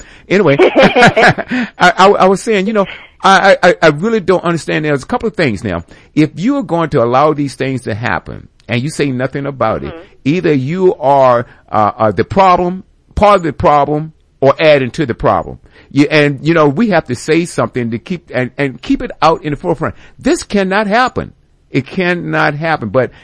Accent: Virginia, United States; The problem, like in Virginia, which is my home state.

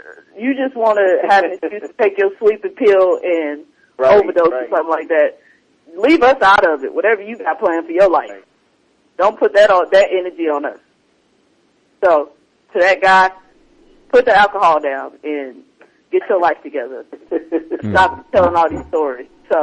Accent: Oklahoma, United States; I'm born and raised in Oklahoma, and we're known for tornadoes and stuff.

